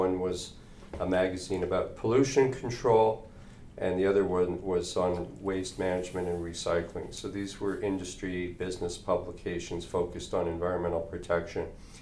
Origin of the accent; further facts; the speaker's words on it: Toronto, Ontario, Canada; I'm originally from Toronto